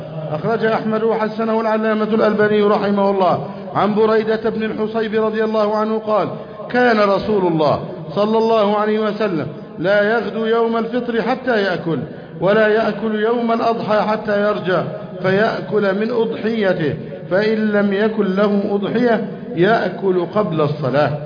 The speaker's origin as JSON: {"language": "Arabic", "country": "Egypt", "said": "اللهم احفظ بلدنا مصر، يا رب احفظ بلدنا مصر"}